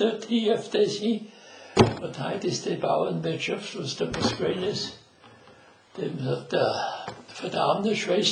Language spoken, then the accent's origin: German; Langengraben, Styria, Austria; ich bin aufgewachsen in Langengraben, bei St. Ruprecht.